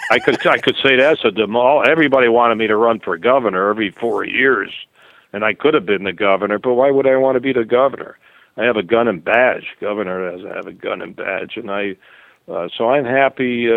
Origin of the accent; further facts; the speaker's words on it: Massachusetts, United States; now in Arizona, United States; Well, I love Arizona. I've been born and raised in Massachusetts, been all over the world. This is my state.